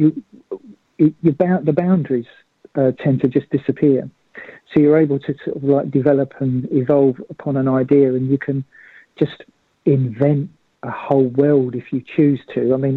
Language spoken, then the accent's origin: English; East of England, United Kingdom; I grew up in Essex. And I'm still living in Essex, actually. But this, which isn't too far from London